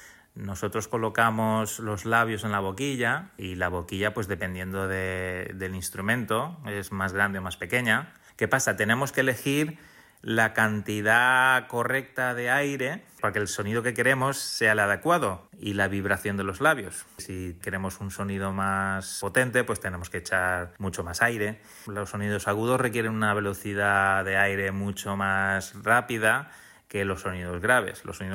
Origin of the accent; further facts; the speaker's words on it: Valencian Community, Spain; creo que es muy común en las bandas de música de Valencia, donde yo empecé a estudiar, en la banda de mi pueblo.